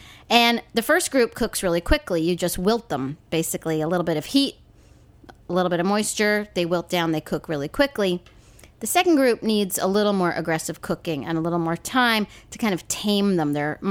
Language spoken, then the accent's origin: English; New York, United States; Now, growing up in New York, I had never really eaten collard greens.